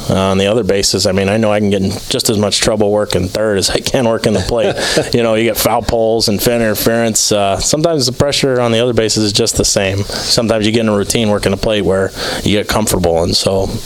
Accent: Philadelphia, Pennsylvania, United States; Or for me, I grew up in Philadelphia, and I grew up going to Phillies games all the time.

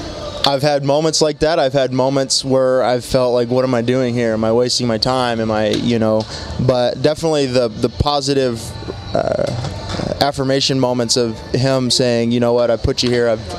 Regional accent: Ripley, Oklahoma, United States; I grew up just outside of Stillwater, in a little town called Ripley.

